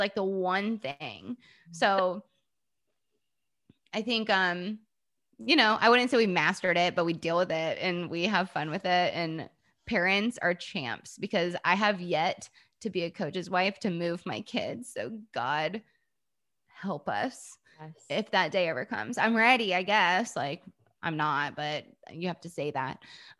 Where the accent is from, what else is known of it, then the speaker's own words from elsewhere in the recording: Atlanta, Georgia, United States; I'm from Atlanta.